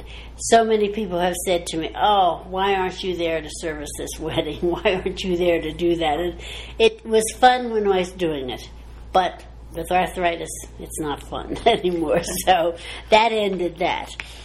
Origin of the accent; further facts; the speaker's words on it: Kennett Square, Pennsylvania, United States; And we were raised in Kennett Square, Pennsylvania, most of our life.